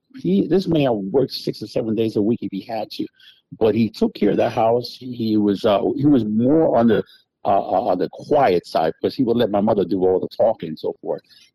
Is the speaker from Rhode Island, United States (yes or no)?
no; New Haven, Connecticut, United States; I grew up in, it's interesting because I grew up in New Haven.